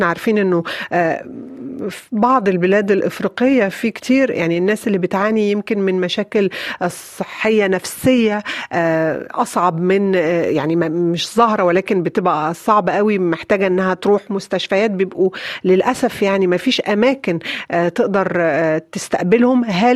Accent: Sudan; يعني احنا شعب السودان مهم بالنسبة لنا

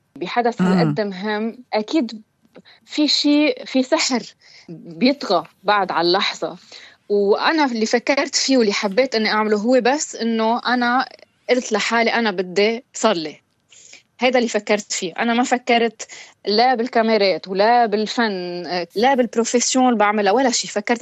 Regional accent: Lebanon; وكوني أنا كلبنانية موجودة بظروف اللي نحن عايشين فيها حاليا بلبنان

